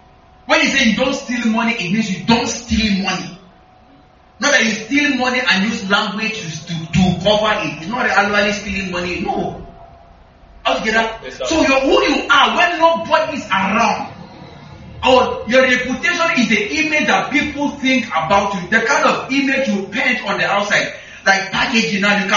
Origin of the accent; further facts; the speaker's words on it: Northern Nigeria, Nigeria; accent: Northern Nigerian; Do I have an accent? Northern accent? Right? So people should say that I speak like a Hausa person. Yes, sir. Right? Because I'm from the north.